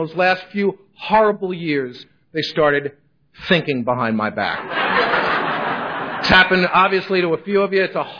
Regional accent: New York City, New York, United States; I was brought up in the Bronx to a completely insane family.

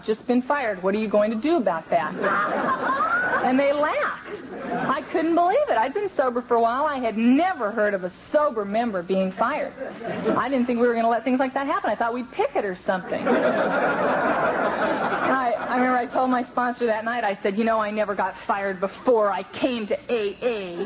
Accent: Venice, California, United States; born or raised there

